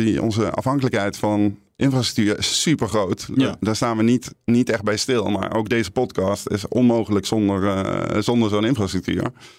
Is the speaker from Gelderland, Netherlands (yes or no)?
yes; Nijmegen, Gelderland, Netherlands; Ik kom zelf uit Nijmegen